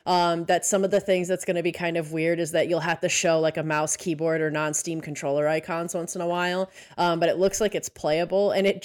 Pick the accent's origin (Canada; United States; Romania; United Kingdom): United States; Midwest; I am from the Midwest. Don't come at me.